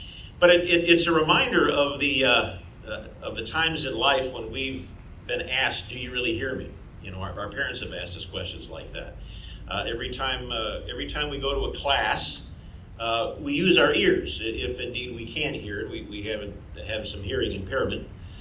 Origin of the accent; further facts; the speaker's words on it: Detroit, Michigan, United States; I grew up just outside Detroit, or as I've told people for years, I grew up in a small community north of Toledo, Ohio called Detroit, Michigan.